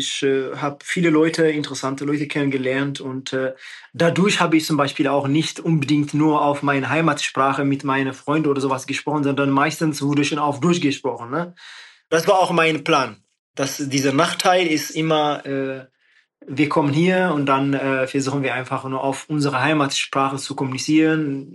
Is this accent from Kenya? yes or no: yes; Kenya; ich bin ja auch schon in Ostafrika geboren und in einem kleinen Dorf. Und da bin ich mal auch immer zur Schule zu Fuß gegangen, so wie auch jede Kinder in Kenia.